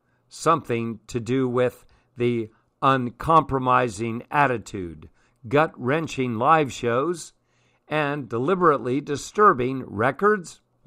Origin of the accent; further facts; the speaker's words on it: Bronx, New York, United States; I was from the Bronx. I came out of a gang.